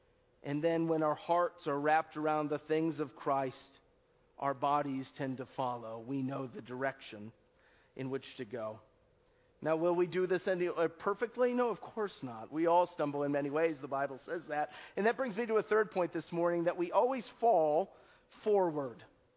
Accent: Buffalo, New York, United States; I grew up in Buffalo, New York, and I was somewhat indifferent to the Steelers.

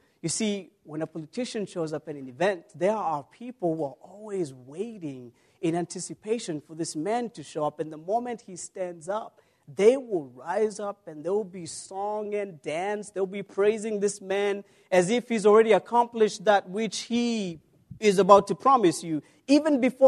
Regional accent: Kenya; now in United States; I know of two countries of America where I live, but I also know about my home country in Kenya

